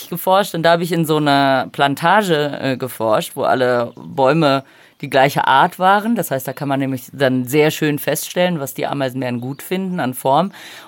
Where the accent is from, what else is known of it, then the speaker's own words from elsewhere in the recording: Brazil; weil das Pantanal ist so meine Heimat.